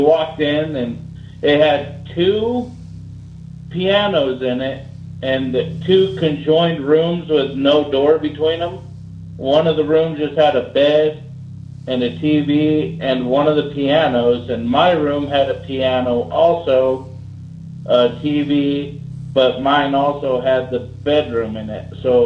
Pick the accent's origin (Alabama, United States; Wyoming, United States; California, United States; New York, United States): Wyoming, United States; Gillette; Well, I'm calling from Gillette, Wyoming. That's where I'm from.